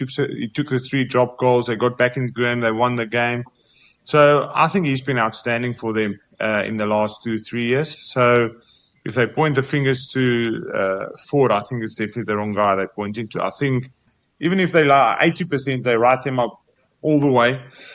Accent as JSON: {"language": "English", "country": "South Africa", "said": "I won't mind that as a South African."}